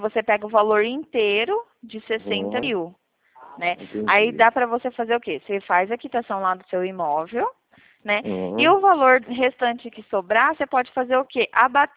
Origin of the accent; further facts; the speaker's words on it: Presidente Prudente, São Paulo, Brazil; Eu sou aqui de Presidente Prudente, São Paulo.